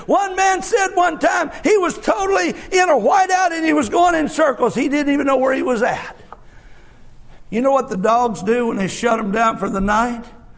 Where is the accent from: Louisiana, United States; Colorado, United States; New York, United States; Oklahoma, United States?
Oklahoma, United States; I said, I'm from Oklahoma.